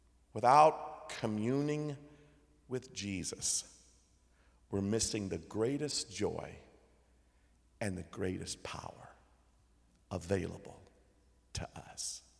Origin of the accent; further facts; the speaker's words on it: Taiwan; My parents were missionaries in Taiwan, so I grew up in Asia